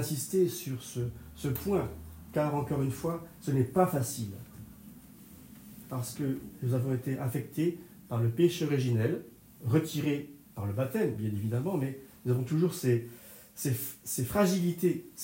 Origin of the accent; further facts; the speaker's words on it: Montaigu, Auvergne-Rhône-Alpes, France; je célébrais une messe à Montaigu, chez moi, en Auvergne.